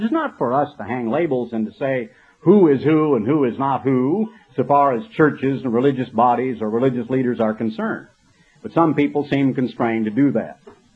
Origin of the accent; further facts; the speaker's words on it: United States; I'm an American, and I'm a fairly patriotic American